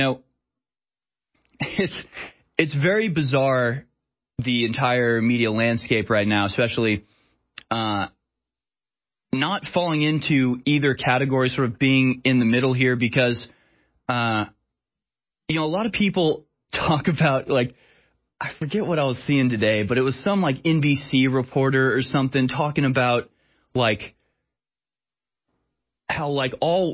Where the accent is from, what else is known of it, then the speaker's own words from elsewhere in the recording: Houston, Texas, United States; You know, I grew up in Houston. No school I went to was ever anything other than a third white, a third black, a third Hispanic. I grew up in a multicultural world